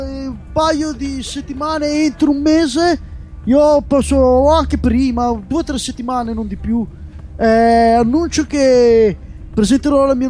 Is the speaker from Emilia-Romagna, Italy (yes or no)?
yes; Campogagliano, Emilia-Romagna, Italy; in un negozio di Rubiera vicino al mio paese d'origine, Campogagliano